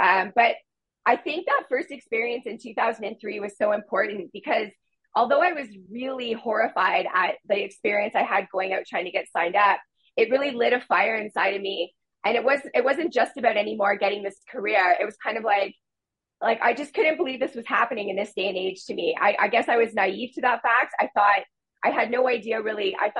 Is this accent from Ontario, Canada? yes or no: yes; Windsor, Ontario, Canada; We had a school where I grew up in Windsor, Ontario.